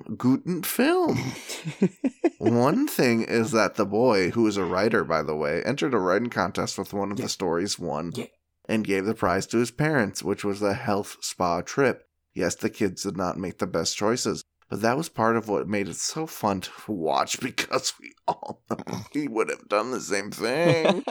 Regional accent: United States; As an American boy, I always pictured or heard Germany as a place where you could just show the boobies on the TV.

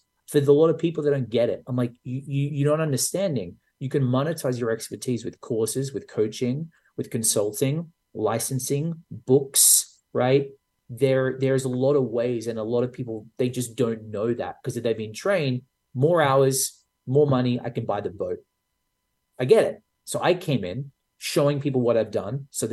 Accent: Australia; I think we all thought, I'm Australian attitude.

